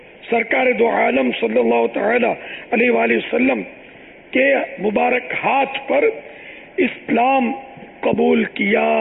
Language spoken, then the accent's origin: Urdu; Karachi, Sindh, Pakistan; born there; ہم ان مانو کر سندھی ہیں کہ سندھ میں رہتے ہیں, یا میں تو سندھ میں پیدا ہوا ہوں, یعنی باب المدینہ یہ سندھ کا شہر ہے